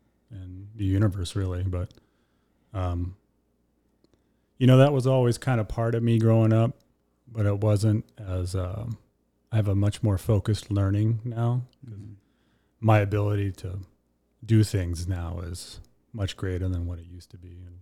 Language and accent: English; Juneau, Alaska, United States; grandchild of the Kiksati, which is Raven Frog from Sitka. Born and raised in Juneau.